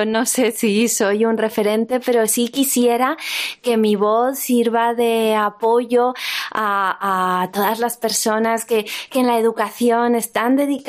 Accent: Zaragoza, Aragon, Spain; como zaragozana que he nacido aquí, que aquí he estudiado, he escrito todos mis libros, he encontrado el cobijo de mis primeras editoriales y de mis primeros lectores

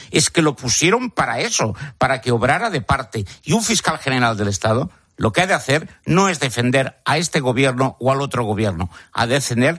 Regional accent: Spain; yo no sé si somos conscientes los españoles

